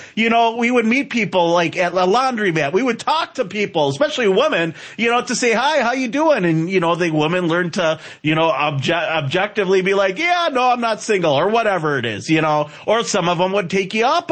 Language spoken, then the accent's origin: English; Wisconsin, United States; I'm from Wisconsin. That's where I got this silly accent from, right? People north of Illinois can understand me completely.